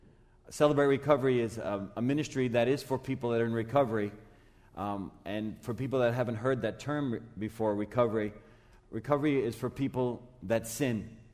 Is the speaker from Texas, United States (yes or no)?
no; Long Island, New York, United States; So I grew up in Long Island, New York. I grew up to a wonderful Christian family, to incredible parents, to loving grandparents.